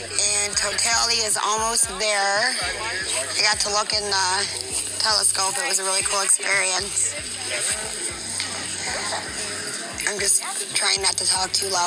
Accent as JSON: {"language": "English", "town": "Sterling Heights", "region": "Michigan", "country": "United States", "tie": "born or raised there", "said": "I grew up in Sterling Heights."}